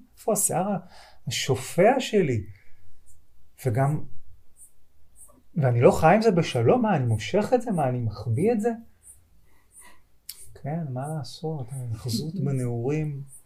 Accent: Holon, Tel Aviv District, Israel; בחולון, העיר שגדלתי בה

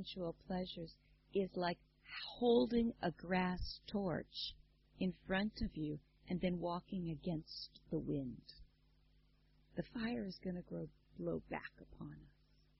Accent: United States; As an American, I'm just not used to seeing cucumbers, tomatoes, and peppers on the breakfast table.

